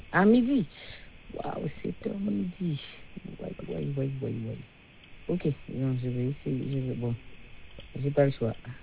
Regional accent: Trois-Rivières, Quebec, Canada; Parce que moi, je suis de Trois-Rivières.

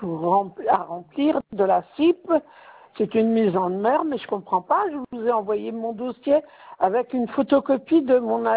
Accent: Paris, Île-de-France, France; born there; Je suis née à Paris dans le 10e.

